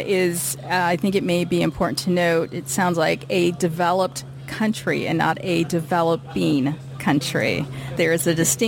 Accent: Midwest, United States; and I'm partial as a Midwesterner.

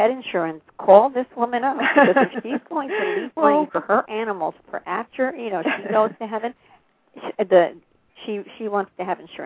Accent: New York City, New York, United States; I'm from New York City also, and I never had to drive. We had subways and car service.

